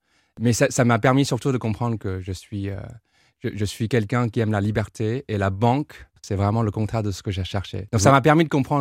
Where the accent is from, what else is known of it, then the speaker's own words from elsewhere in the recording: South China, China; Je viens du sud de la Chine, un village que vous mentionnez